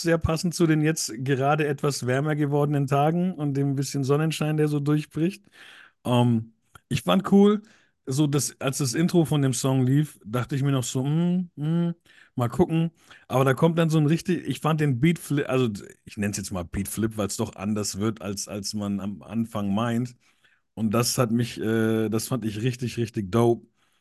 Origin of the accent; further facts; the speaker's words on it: Germany; born there; Leute, wer 1982 geboren ist in Deutschland und … weiß, wie es ist, wenn der Name verhunzt wird.